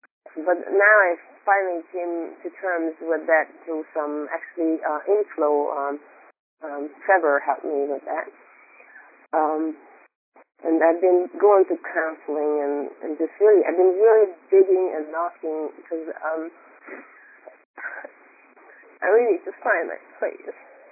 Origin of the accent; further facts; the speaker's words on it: Hungary; I grew up in Hungary in a socialist country during the time of socialism, so making money was really not something that people were able to do.